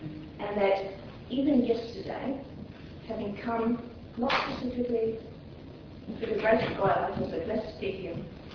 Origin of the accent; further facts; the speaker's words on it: Brisbane, Queensland, Australia; I'm from Brisbane, Australia.